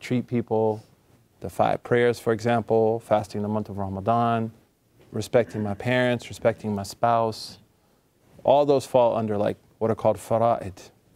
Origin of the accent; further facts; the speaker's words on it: Oklahoma, United States; I'm from Oklahoma.